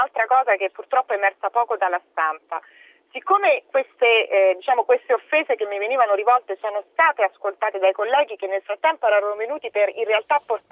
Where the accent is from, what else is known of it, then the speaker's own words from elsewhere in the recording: Rome, Lazio, Italy; accent: Roman; al di là del mio accento che si sente che sono romana